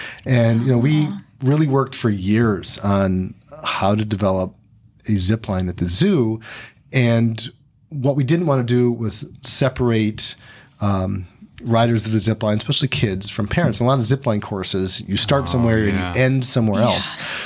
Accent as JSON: {"language": "English", "town": "Lakewood", "region": "Ohio", "country": "United States", "tie": "born or raised there", "said": "And I'm very involved in my hometown of Lakewood."}